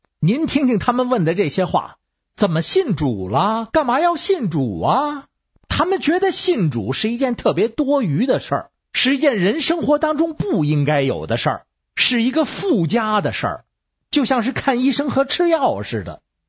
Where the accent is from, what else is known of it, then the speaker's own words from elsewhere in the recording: Beijing, China; 好，我是北京的